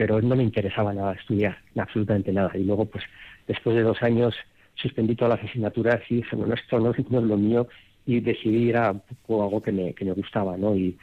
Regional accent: Madrid, Community of Madrid, Spain; also born or lived in Vitoria; al poco de nacer, pues mi padre trabajaba en Madrid, bueno, tenía el trabajo en Madrid y bueno, pues ahí sí, nos criamos allí en Madrid, sí.

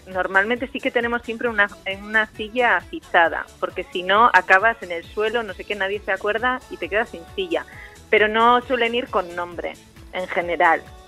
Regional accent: Amorebieta, Basque Country, Spain; Yo soy muy de Amorebieta, o sea que cualquier cosa que me digan en Amorebieta, pa'lante.

